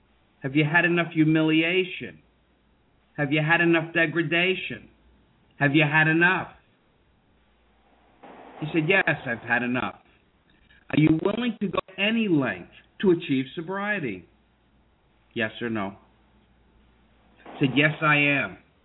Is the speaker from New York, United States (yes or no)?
yes; New York, United States; I'm from New York, had been up in the Trade Towers